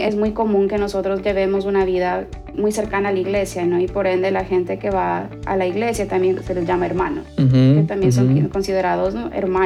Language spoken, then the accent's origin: Spanish; Ecuador; moved away; como somos de Ecuador, crecimos con lo que es la quinoa.